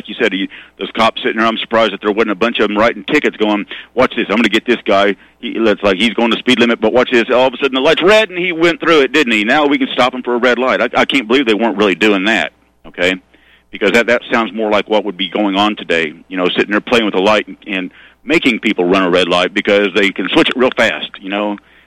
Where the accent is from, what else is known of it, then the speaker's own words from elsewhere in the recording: Arkansas, United States; I mean, I grew up in Arkansas, you know, Doc